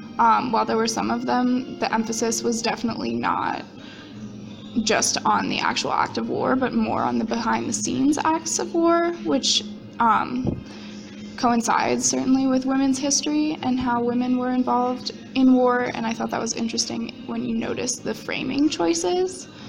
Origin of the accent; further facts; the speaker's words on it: Colorado, United States; I am a junior. I'm from outside Boulder.